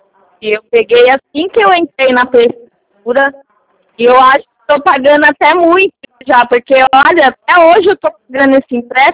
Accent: São Roque, São Paulo, Brazil; Sou de São Roque.

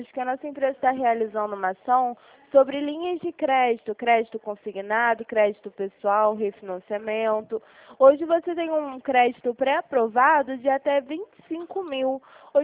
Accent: Rio de Janeiro, Brazil; sou de Vila Isabel.

